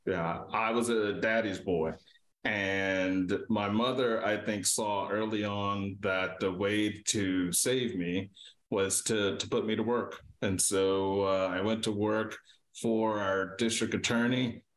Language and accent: English; Opelousas, Louisiana, United States; I am from Opelousas, Louisiana, and I'm the one and only.